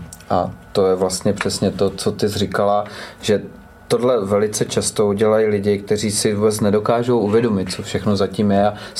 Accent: Moravia, Czechia; Tak já jsem 30 let cidnou babou, že jo? Tak u nás na Moravě my to tak máme

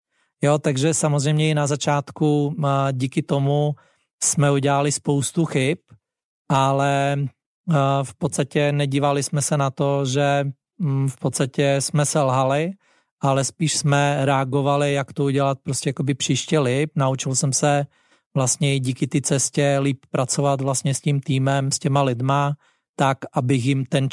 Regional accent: Slovakia; now in Czech Republic; Já samozřejmě díky tomu, že jsem ze Slovenska, tak ty cesty jsem si musel hledat trošku jinak, protože nestudoval jsem tady střední školu, nemám tady rodinu

